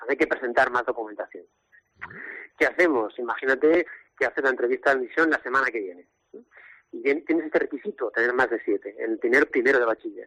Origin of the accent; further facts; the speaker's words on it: Nules, Valencian Community, Spain; soy de Nules, conozco bien la idiosincrasia deportiva de la provincia.